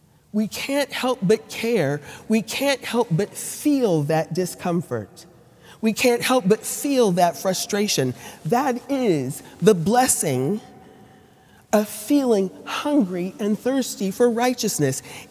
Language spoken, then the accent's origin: English; Fort Worth, Texas, United States; They opened their school in Fort Worth, Texas, which happened to be my hometown.